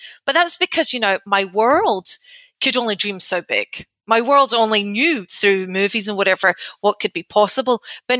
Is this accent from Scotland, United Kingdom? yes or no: yes; Glasgow, Scotland, United Kingdom; that did not happen in the streets of where I grew up in Glasgow.